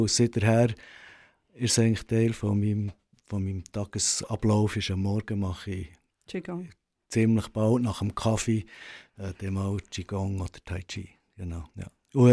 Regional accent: Bern, Switzerland; born there; also born or lived in Berlin; bin ich jetzt in Bern geboren und bin er nachher Sozialpädagogik-Ausbildung und Velokurier bin ich dann auf Berlin ausgewandert

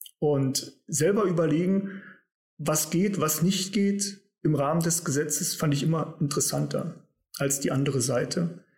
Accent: Lutherstadt Wittenberg, Saxony-Anhalt, Germany; born there; now in Cologne, Germany; Nein. Ich komme gebürtig aus Lutherstadt-Wittenberg.

